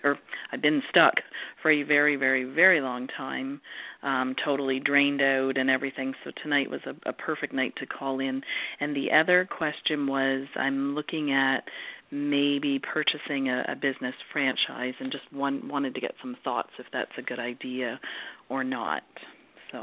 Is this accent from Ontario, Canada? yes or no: yes; Ontario, Canada; I'm from Ontario.